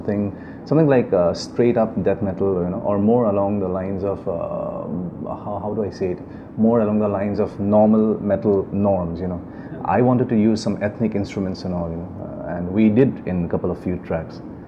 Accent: Assam, India; first language Assamese; English is a second language; I wanted to do something out of my own community, that is singing in Assamese, which is my mother tongue.

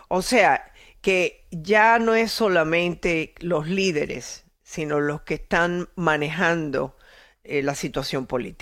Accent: Cuba; born there; moved away; yo nací en Cuba, estuve allí, salí cuando al año de Castro.

